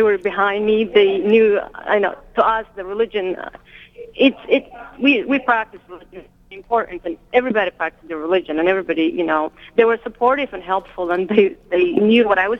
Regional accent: Somalia; now in United States; I never thought that something like this could have happened in the United States, because I was from Somalia

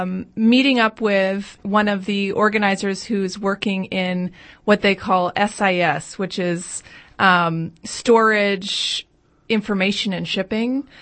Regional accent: Boston, Massachusetts, United States; Well, I'm from Boston. I've been here in New York since last week supporting the Occupy Wall Street movement.

